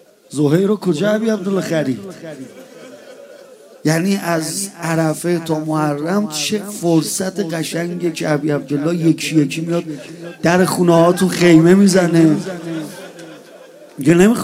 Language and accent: Persian; Iran; born there